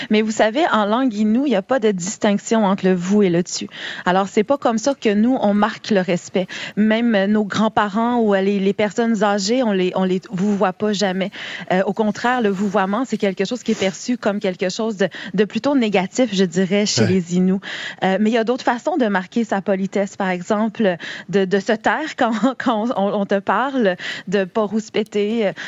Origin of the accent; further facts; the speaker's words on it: Quebec City, Quebec, Canada; moi j'ai grandi à Québec. Je suis née dans une réserve Innu sur la côte nord. J'ai grandi à Québec, je suis déménagée, j'avais 7 ans.